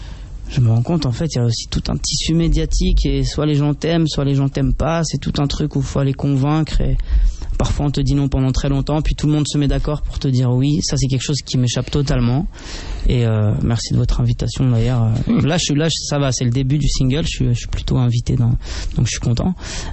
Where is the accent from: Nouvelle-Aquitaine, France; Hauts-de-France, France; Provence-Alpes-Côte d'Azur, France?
Provence-Alpes-Côte d'Azur, France; Marseille; born there; moi je suis né à Marseille et un petit peu dans le sud de la France, comme ça.